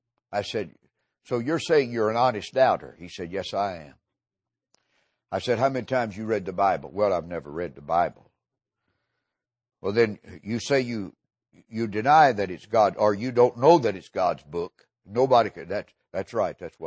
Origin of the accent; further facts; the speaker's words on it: Tennessee, United States; there was a big fella, old fella from Tennessee, my home state.